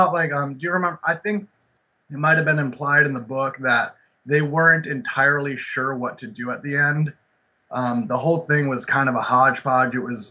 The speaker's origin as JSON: {"language": "English", "town": "Chicago", "region": "Illinois", "country": "United States", "said": "And we're from Chicago, of course, so we spent some time in Jackson Park"}